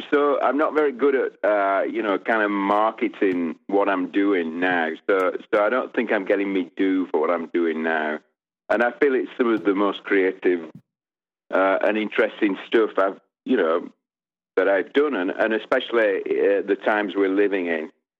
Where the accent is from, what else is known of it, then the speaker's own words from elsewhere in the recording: England, United Kingdom; age 16, 17, I grew up in England in the era of, we call it prog rock or pomp rock